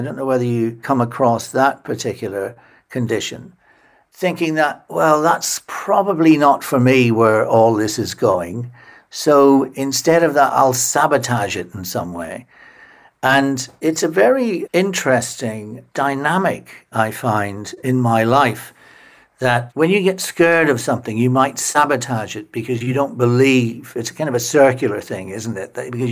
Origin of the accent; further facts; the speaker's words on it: Enniskillen, Northern Ireland, United Kingdom; I grew up in Enniskillen, which is a beautiful market town in the west of Northern Ireland.